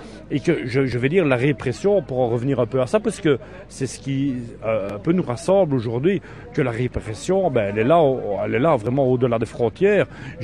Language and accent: French; Liège, Wallonia, Belgium; Donc moi je viens de Liège